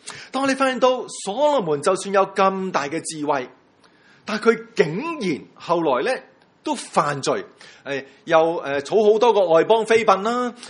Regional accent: Hong Kong; 如果用我们香港人的说话叫做心花怒放的

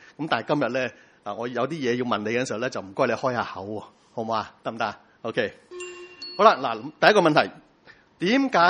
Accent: Hong Kong; 你知道癌症，我哋香港人好熟悉嘅癌症噶啦。

